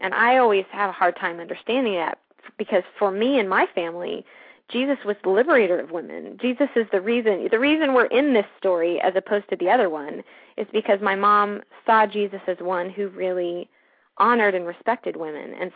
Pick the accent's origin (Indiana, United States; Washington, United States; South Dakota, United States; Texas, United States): Texas, United States; I was born and raised in West Texas, and that has its own interesting cultural implications.